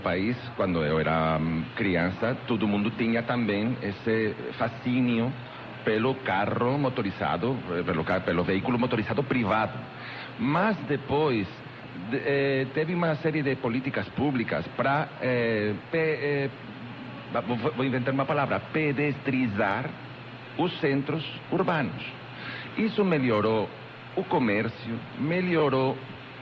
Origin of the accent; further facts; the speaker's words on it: Madrid, Community of Madrid, Spain; Portuguese is a second language; also born or lived in Barcelona; now in Porto Alegre, Brazil; Eu sou espanhol, eu venho de Madrid, mas a última cidade onde estava morando era Barcelona, e eu casei com gaúcho, então já faz 5 ou 6 anos que estou morando direto aqui, mas conheço Porto Alegre desde o ano 99.